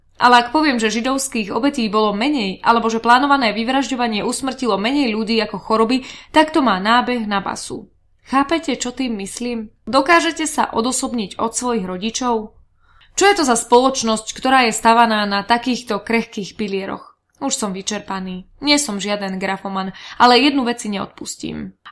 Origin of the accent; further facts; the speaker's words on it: Košice, Košice Region, Slovakia; ja nie som z ľudáckej rodiny, som Košičan. Generácie dozadu